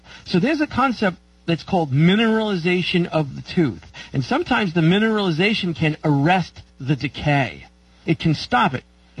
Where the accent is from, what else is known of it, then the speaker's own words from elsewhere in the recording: New York, United States; I grew up in New York. Dentists were the enemies.